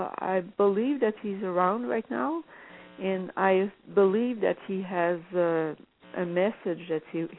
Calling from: Ontario, Canada; Ontario, Canada.

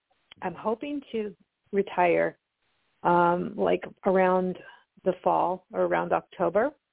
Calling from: Oregon, United States; I'm calling from Oregon.

